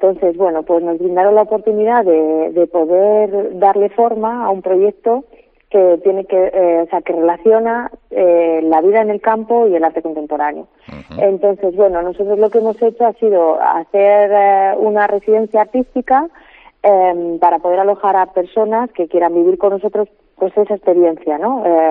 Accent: Matabuena, Community of Madrid, Spain; yo soy natural de Matabuena.

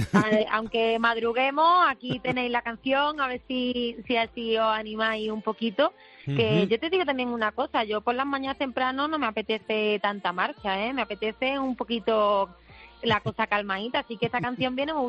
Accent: Alhaurín de la Torre, Andalusia, Spain; Pues soy de la Orina de la Torre.

